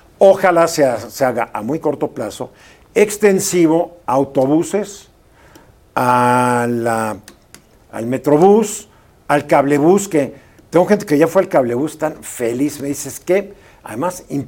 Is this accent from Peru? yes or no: no; Mexico; ¿Cuál es la lección que nos debe quedar como mexicanos sobre el caso del señor García Luna?